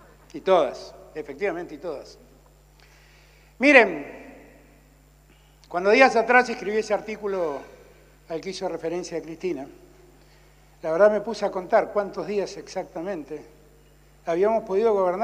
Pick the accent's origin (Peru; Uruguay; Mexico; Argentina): Argentina; Buenos Aires; soy un porteño, pero soy el más federal de todos los porteños. Que soy hijo de un riojano y que por lo tanto, de muy chico, conocí lo que es el norte argentino.